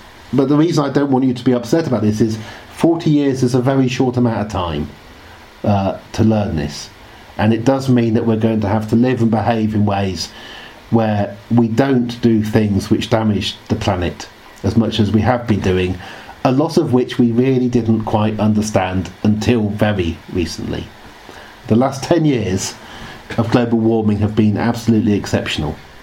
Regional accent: Oxford, South East England, United Kingdom; because I grew up in Oxford, so I was at nursery school when you were here in the 1970s.

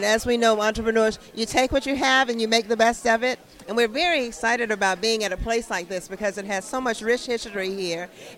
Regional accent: Atlanta, Georgia, United States; I am from Atlanta, Georgia, the beautiful city of Atlanta, Georgia. I'm a Georgia peach

